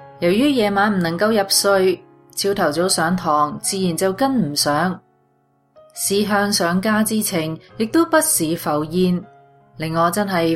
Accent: Yantai, Shandong, China; 我来自山东烟台，2002年信耶稣，至今已经13年了。曾经在2002年在新西兰短期进修，

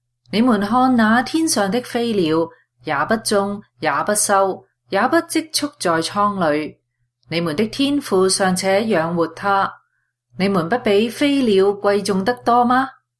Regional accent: Yantai, Shandong, China; 我来自山东烟台，2002年信耶稣，至今已经13年了。曾经在2002年在新西兰短期进修，

